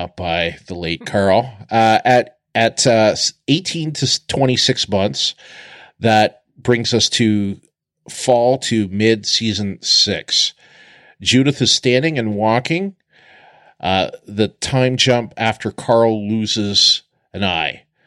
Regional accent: Canada; moved away; I'm kind of a weird Canadian because I'm Canadian, but not, you know, haven't lived in Canada now for almost 18 years. So, but I'm still technically Canadian.

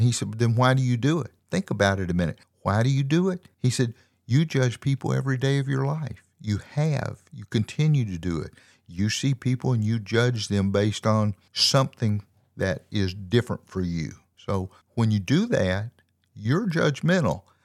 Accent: Southern US, United States; born there; I'm an old person. I'm a white person. I was born in the South.

